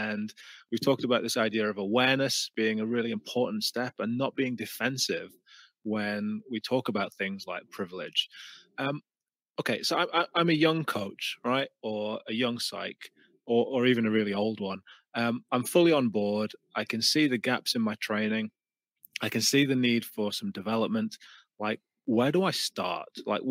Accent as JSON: {"language": "English", "town": "Gateshead", "region": "North East England", "country": "United Kingdom", "said": "Well, I'm from Gateshead."}